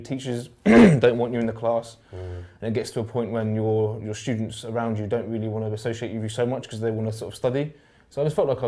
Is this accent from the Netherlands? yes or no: no; St Albans, East of England, United Kingdom; I'm from St Albans in Hertfordshire, which is just north of London. I'm from a nice middle-class background.